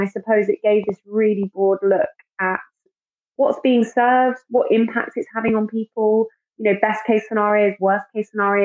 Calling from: London, United Kingdom; and I'm calling from London.

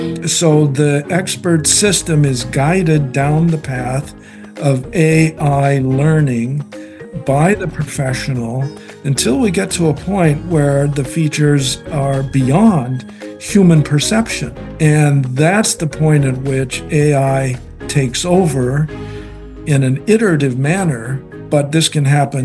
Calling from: Gig Harbor, Washington, United States; I'm speaking from my home office in Gig Harbor, Washington.

